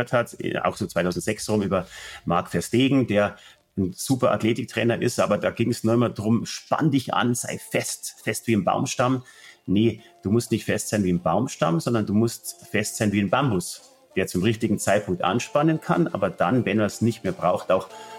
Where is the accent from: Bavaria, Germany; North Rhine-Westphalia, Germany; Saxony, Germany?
Bavaria, Germany; Bei uns im Süden, in Bayern